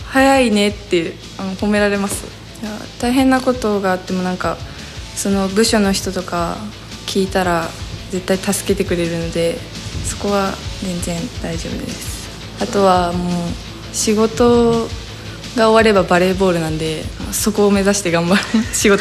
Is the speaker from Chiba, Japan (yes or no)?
no; Kanazawa, Ishikawa, Japan; 年齢は18歳です。出身は石川県です。石川の金沢市です。